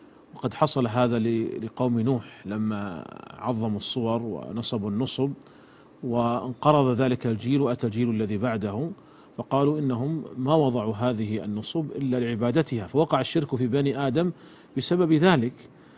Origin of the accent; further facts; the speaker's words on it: Saudi Arabia; عندنا في المملكة العربية السعودية